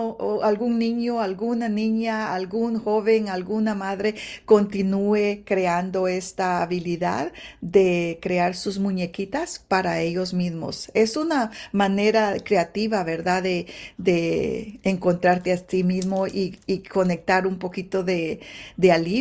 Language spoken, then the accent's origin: Spanish; Guastatoya, El Progreso, Guatemala; Guastatoya es donde yo nací y crecí, y es la escuela donde yo concluí los grados primordiales, los grados de elementarios.